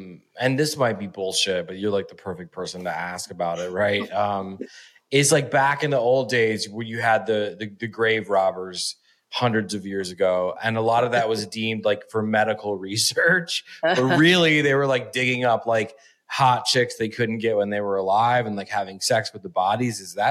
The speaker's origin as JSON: {"language": "English", "town": "Toledo", "region": "Ohio", "country": "United States", "tie": "born or raised there", "said": "I grew up in Toledo, Ohio, which is 40 minutes south of Detroit. Bit of a grimy place, right? But home is home."}